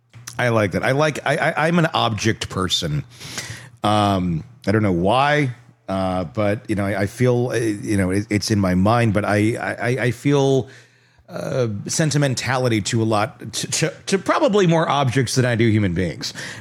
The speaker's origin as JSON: {"language": "English", "region": "Wisconsin", "country": "United States"}